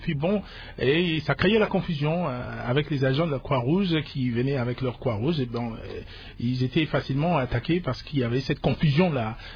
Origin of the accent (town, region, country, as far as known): DR Congo